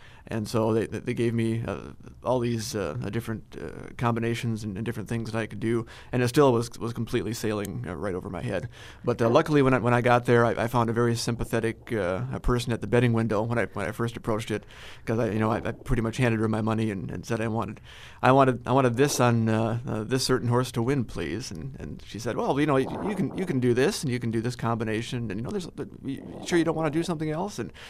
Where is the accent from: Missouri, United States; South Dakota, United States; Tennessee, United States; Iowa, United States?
South Dakota, United States; Lake Norton; I grew up in Lake Norton, which is, you know, just south of Watertown, not too far from Aberdeen, just a couple of hours.